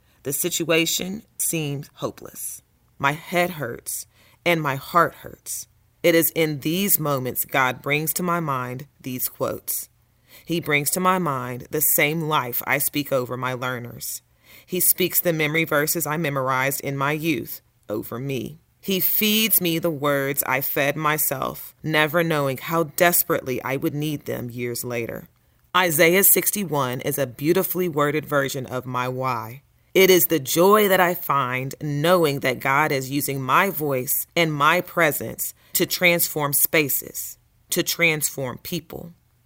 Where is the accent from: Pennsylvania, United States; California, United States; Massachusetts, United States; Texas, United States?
Texas, United States; now in New Orleans, United States; I am from, or I live in New Orleans, Louisiana. I was born and raised in Texas, but I moved out here with my parents because they're in oil.